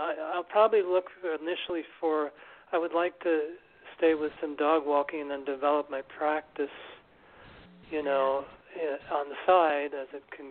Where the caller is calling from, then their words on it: New York City, New York, United States; from New York City.